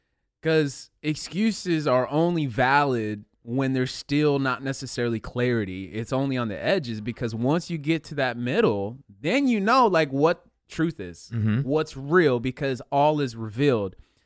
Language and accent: English; Concord, California, United States; So where I grew up in the East Bay area, there's this kind of somewhat big town called Concord.